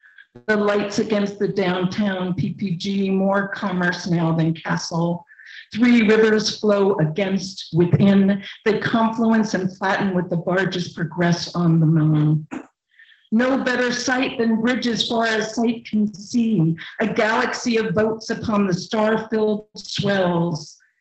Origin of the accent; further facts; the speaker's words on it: New Jersey, United States; moved away; But I am originally from New Jersey, and I guess I have an East Coast something about me